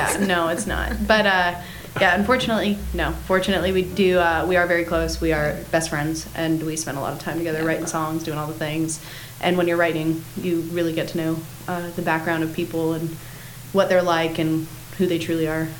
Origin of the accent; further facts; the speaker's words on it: Ontario, Canada; I grew up in Ontario, Canada